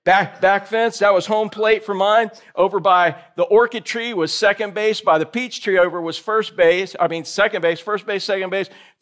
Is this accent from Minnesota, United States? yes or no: no; Orlando, Florida, United States; many of you guys know I grew up in Orlando when Orlando was just basically a swamp.